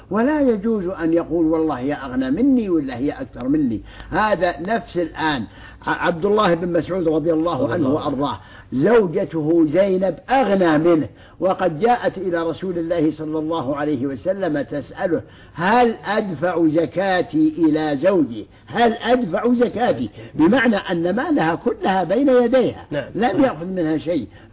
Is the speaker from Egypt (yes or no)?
no; Saudi Arabia; غير بلادنا السعودية